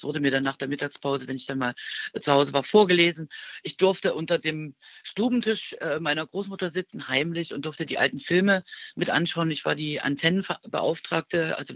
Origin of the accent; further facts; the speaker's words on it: Dresden, Saxony, Germany; Es war noch kein Land, es war also Vorstadt, direkt Stadtgrenze Dresden-Süd, aber die Kühe waren um die Ecke.